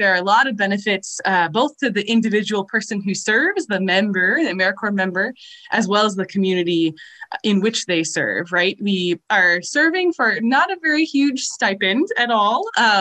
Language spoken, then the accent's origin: English; Northeast, United States; now in Pacific Northwest, United States; Yeah, no, so I'm from the Northeast. And so it's very different being in the Northwest now.